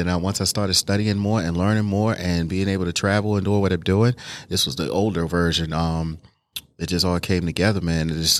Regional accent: Baltimore, Maryland, United States; I'm from Baltimore, Maryland.

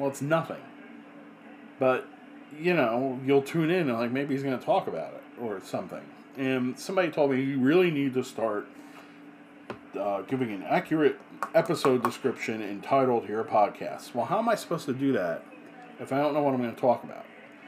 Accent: New Jersey, United States; I grew up in New Jersey and we used to go crabbing all the time.

